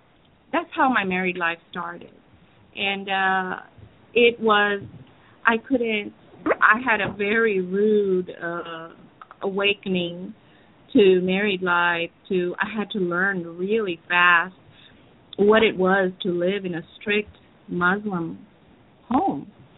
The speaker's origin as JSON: {"language": "English", "country": "Venezuela", "tie": "born or raised there", "also_born_or_lived": "Calcutta, India", "moved": "as an adult", "lives_now": "United States", "said": "I was born in Calcutta, India, and my parents went to Venezuela. My dad was an electrical engineer there, and I lived there for 18 years."}